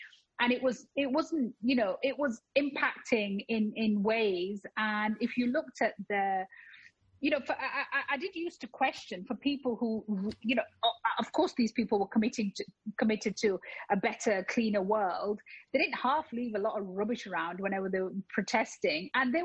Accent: United Kingdom; I am, you know, proudly Muslim. I am proudly British.

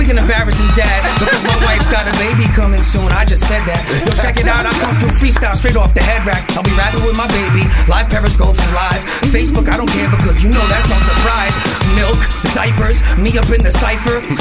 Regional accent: Brooklyn, New York, United States; I'm from Brooklyn, but my family's from Bayamón.

